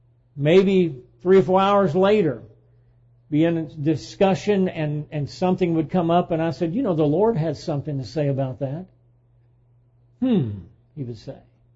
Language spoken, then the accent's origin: English; Alabama, United States; When I lived in central Alabama, I even went on the radio in my hometown.